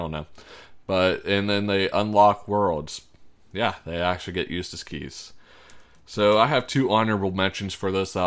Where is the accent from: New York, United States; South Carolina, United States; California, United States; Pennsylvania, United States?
Pennsylvania, United States; Pittsburgh; But I'm from Pittsburgh, but you won't see the Steelers in this list.